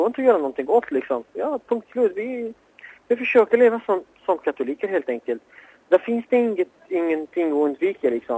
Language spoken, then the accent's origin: Swedish; Iraq; now in Sweden; Jag är ju som sagt mer irakier än vad jag är svensk.